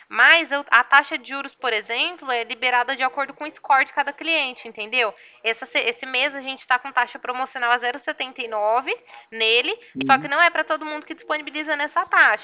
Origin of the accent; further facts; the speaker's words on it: Ribeirão Preto, São Paulo, Brazil; sou daqui de Ribeirão Preto, do escritório daqui.